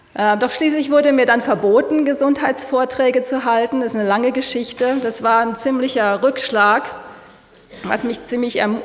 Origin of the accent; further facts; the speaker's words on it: Karlsruhe, Baden-Württemberg, Germany; in meiner Heimatstadt Karlsruhe